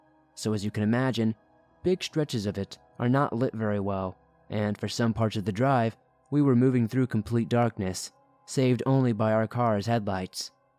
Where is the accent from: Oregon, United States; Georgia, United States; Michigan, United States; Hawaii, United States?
Oregon, United States; born or raised there